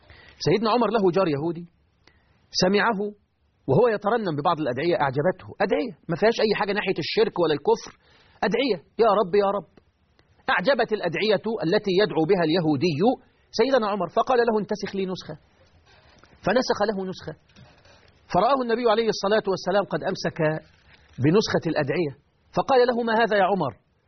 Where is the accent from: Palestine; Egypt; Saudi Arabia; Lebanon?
Egypt; انا مسلم، انا مصري مسلم.